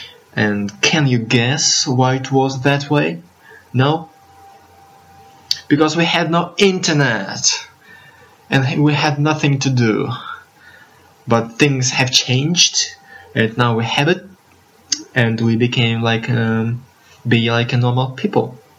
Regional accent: Russia; English is a second language; I'm from Russia, comrades, and I'm going to destroy Facebook and Twitter.

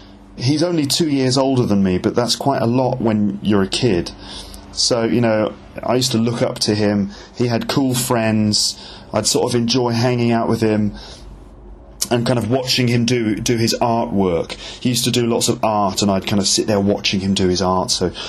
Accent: Ealing, London, United Kingdom; I grew up in West London. That's where we lived, in a place called Ealing in West London. So that's where I grew up initially.

